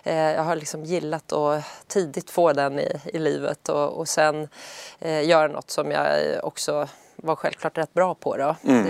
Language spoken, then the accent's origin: Swedish; Södertälje, Stockholm County, Sweden; Jag hade ju småsprungit lite mindre lopp i Södertälje där jag är uppvuxen.